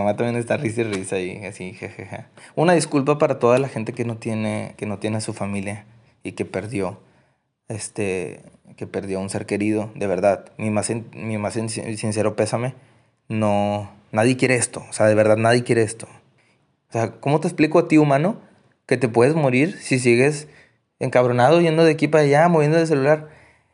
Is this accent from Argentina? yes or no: no; Mexico; somos mexicanos, tampoco somos. O sea, somos reales.